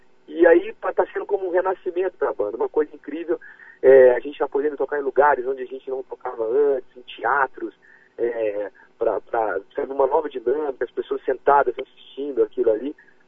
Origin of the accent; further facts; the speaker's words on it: Alfenas, Minas Gerais, Brazil; now in Belo Horizonte, Brazil; Mas eu sou de Alfenas, do sul de Minas. Mudei para cá em 1993